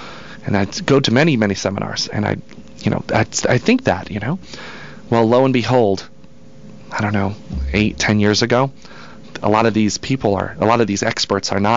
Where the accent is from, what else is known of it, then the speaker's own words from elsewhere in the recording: Massachusetts, United States; born there; I was born in Massachusetts.